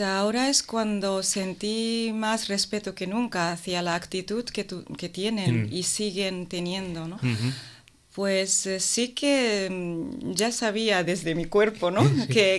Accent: Tokyo, Japan; Spanish is a second language; Yo soy japonesa

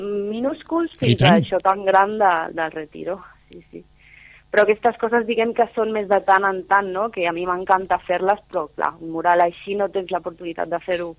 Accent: Lleida, Catalonia, Spain; born there; now in Sitges, Spain; Jo vaig néixer a Lleida.

